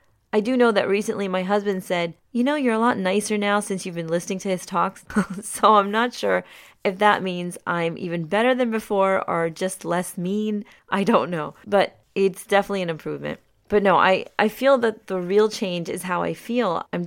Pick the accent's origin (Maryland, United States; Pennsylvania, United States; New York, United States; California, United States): Maryland, United States; also born or lived in Pakistan; I was born in Pakistan, but came to the U.S. at only 3 years old, and I grew up in Maryland for most of my life.